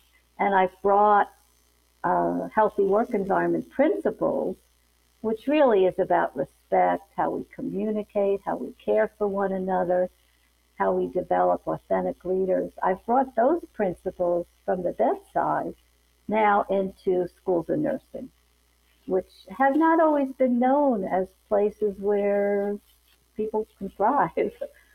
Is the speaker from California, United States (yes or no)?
no; Long Island, New York, United States; I'm from Long Island and I went to school outside Philadelphia, Villanova, and I'm on their board now too.